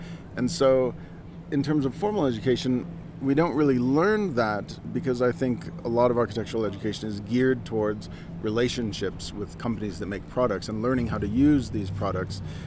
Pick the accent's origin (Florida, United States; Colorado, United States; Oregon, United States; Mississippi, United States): Colorado, United States; I'm from the San Luis Valley